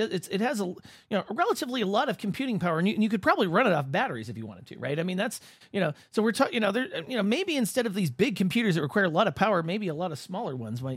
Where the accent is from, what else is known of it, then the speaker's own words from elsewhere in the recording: Hawaii, United States; growing up in Hawaii in the late 80s and early 90s. So on the Big Island, they've been doing all kinds of experiments with geo. And when I was growing up there